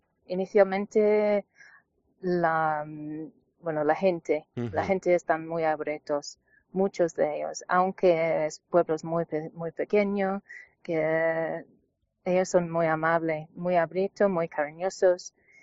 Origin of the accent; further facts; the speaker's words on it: York, Yorkshire and the Humber, United Kingdom; Spanish is a second language; moved away as an adult; Pues yo vivía en una ciudad en el norte de Inglaterra que se llama York. Que es muy precioso, que todavía echo de menos mi pueblo, pero a veces visita, y yo estaba una profesora en una escuela primaria